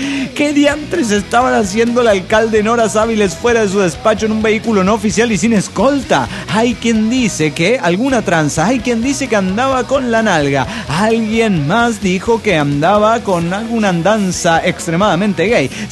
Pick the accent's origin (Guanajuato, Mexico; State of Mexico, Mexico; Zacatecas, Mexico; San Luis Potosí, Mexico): State of Mexico, Mexico; Tlalnepantla; de Tlenapantla, México.